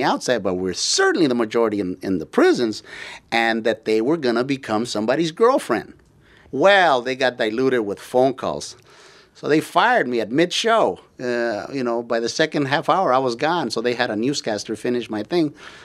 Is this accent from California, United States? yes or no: yes; Los Angeles, California, United States; also born or lived in Compton; When I grew up in East Los Angeles and in Compton, I could have sold drugs or told jokes.